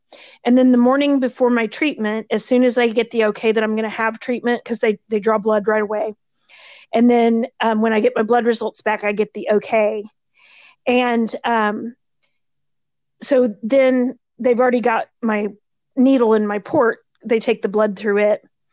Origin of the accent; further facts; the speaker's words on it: Weston, Missouri, United States; Yes, I grew up here. So my parents have a farm. We grew up on a farm.